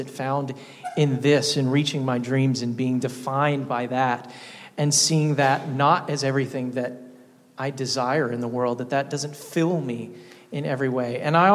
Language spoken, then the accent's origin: English; Kentucky, United States; I'm from Kentucky originally. Grew up being very involved in church, being very involved in the arts, in music, acting, things like that.